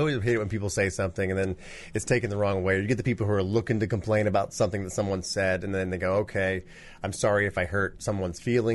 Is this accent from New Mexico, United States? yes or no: no; Indiana, United States; because I'm from Indiana growing up.